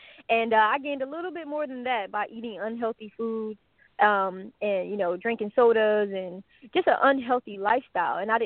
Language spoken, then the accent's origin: English; New Jersey, United States; I'm from New Jersey, and I just love yoga.